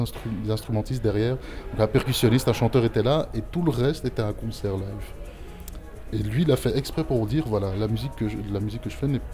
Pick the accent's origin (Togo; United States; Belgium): Belgium; Brussels, Brussels-Capital Region; je suis à 5 minutes des studios, 5 minutes de la place Mazer, je suis de Bruxelles.